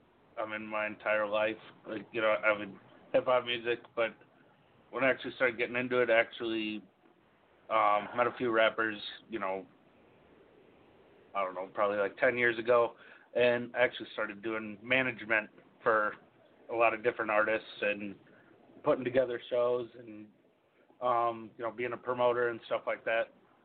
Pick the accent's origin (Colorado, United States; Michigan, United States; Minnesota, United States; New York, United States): Minnesota, United States; Minneapolis; born there; I was born in Minneapolis and then kind of moved all over, but, you know, predominantly in the suburbs.